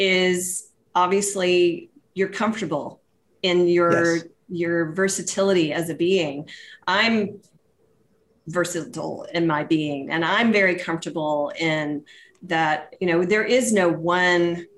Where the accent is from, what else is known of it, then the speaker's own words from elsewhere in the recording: Southern United States, United States; I grew up in the Protestant, and I was in the South, which was the Bible Belt sort of realm.